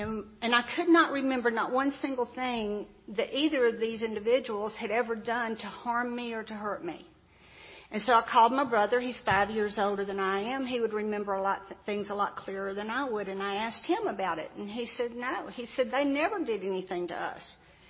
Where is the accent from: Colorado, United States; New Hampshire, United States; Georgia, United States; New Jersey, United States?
Georgia, United States; Atlanta; So I was born in Atlanta. I'm an Atlanta native. I've always lived around metropolitan Atlanta.